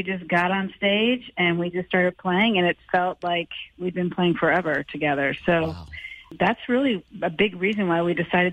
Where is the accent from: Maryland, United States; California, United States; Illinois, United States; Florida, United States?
Maryland, United States; Silver Spring; also born or lived in Texas; now in New York, United States; Yeah, I was born in Texas, and then kind of my family made our way up to D.C. area, just outside D.C. in Silver Spring, Maryland, and that's where I grew up.